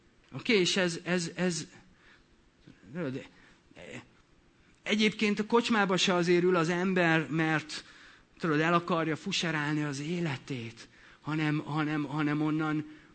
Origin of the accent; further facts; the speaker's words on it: Debrecen, Hajdú-Bihar, Hungary; Én Hortobágy mellett nőttem fel, oké? Okay? Úgyhogy nehogy azt higgyetek, hogy parasz gyerek vagyok, de Debrecenben, oké? Okay? Az ország második legnagyobb városában, jó? Tehát a város szélén.